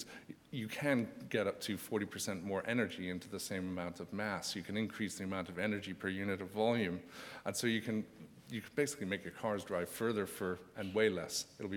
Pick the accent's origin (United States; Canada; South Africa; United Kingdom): Canada; and I'm from Canada, so I'll apologize for the slightly dodgy English accent if it's coming across.